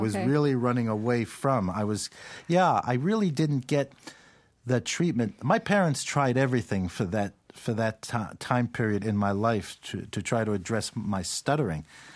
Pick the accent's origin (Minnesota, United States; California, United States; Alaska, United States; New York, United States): New York, United States; New York City; I grew up in New York City.